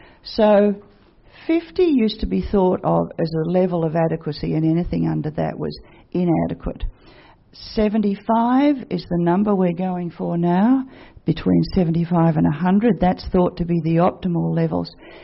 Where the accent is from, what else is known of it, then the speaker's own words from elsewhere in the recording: Sydney, New South Wales, Australia; now in Melbourne, Australia; I came from Sydney where I had adequate levels, but once I got to Melbourne after about 3 years, I had grossly inadequate levels.